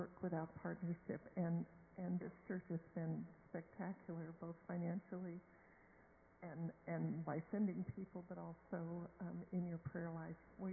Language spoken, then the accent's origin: English; Laos; they live in the house where we were raised in Laos, in our community in Laos.